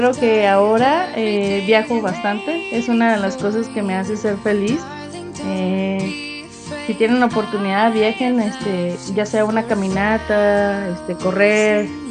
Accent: Ensenada, Baja California, Mexico; now in Guadalajara, Mexico; Mira, yo soy de Ensenada, Baja California, del mero norte.

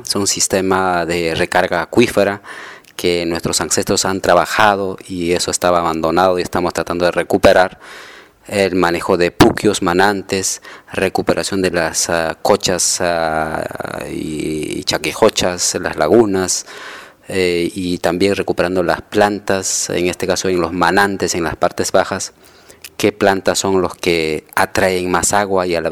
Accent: Ayacucho, Peru; soy de origen de Ayacucho. Vengo trabajando en Apurímac y Ayacucho

